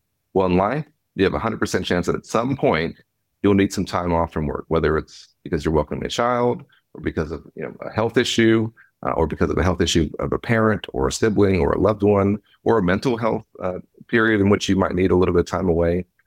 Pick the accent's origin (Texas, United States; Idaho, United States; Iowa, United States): Texas, United States; Yeah, I mean, so my answer as a Texan will always be